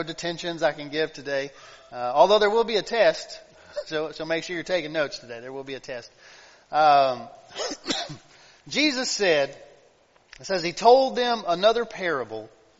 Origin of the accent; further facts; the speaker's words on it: Texas, United States; I'm from Northeast Texas near Nacogdoches, a little small town of about 500 there that you haven't heard of unless you've gotten a ticket.